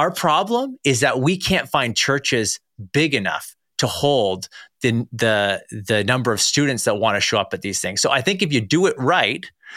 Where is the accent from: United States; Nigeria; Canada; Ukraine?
Canada; although I live just north of Toronto. So I'm a Canadian boy.